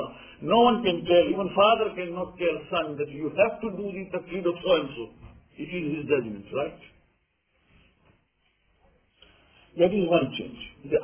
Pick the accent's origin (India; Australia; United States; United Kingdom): India; moved away; also born or lived in East Africa; We are from India, South Pakistan. Pakistan was not there at that time. Then we moved and we came to this country.